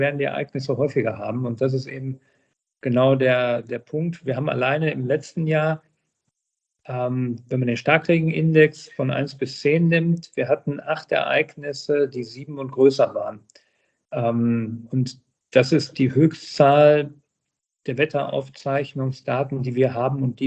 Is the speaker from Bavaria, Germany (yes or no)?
no; Herten, North Rhine-Westphalia, Germany; dann bin ich in meiner Heimatstadt Herten, 65.000 Einwohner, dann zum hauptamtlichen Bürgermeister gewählt worden